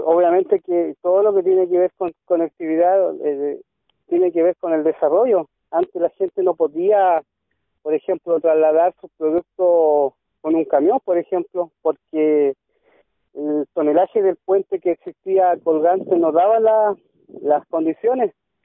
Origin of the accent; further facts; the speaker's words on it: Araucanía, Chile; nuestro origen es Rañén Tuleujo. Aquí son dos ríos los que nos tenemos acá en nuestro territorio, Quiepe y Cautín